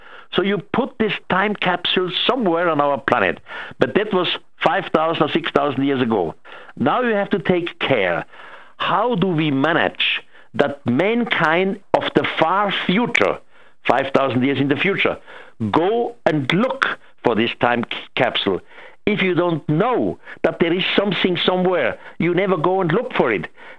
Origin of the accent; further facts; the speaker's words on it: Switzerland; first language German; English is a second language; You see, I'm Swiss. I grew up in Switzerland. My mother language is first German, and the next language was French. So English, I just learned by coincidence.